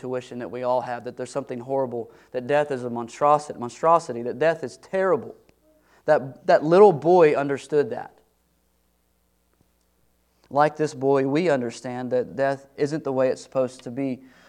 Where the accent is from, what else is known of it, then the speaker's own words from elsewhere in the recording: Texas, United States; Okay, I'm from East Texas.